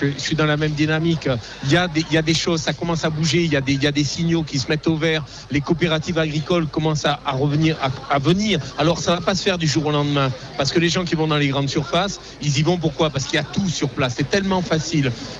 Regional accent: Vaud, Switzerland; Alors moi, je viens du canton de Vaud

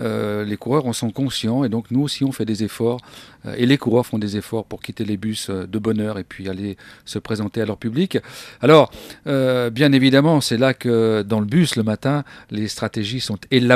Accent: France; Je suis français

